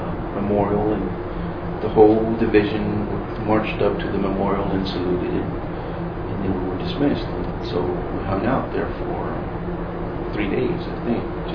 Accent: Texas, United States; being from Texas and being Mexican American, we immediately became a group.

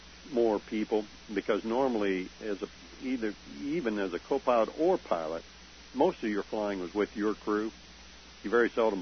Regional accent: Boswell, Indiana, United States; And here I am from Boswell, Indiana with these guys.

